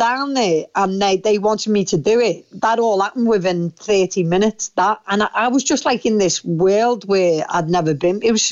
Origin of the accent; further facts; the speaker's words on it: North West England, United Kingdom; I always credit being a Scouser for it